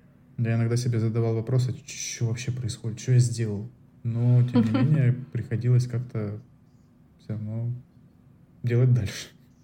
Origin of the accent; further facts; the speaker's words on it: Saint Petersburg, Russia; moved away as an adult; потому что мы из Петербурга, второго такого города в мире нет. Грубо говоря, я из как бы Питера переехал в деревушку, как бы хорошо обустроенную, чистую, безопасную, но деревушку.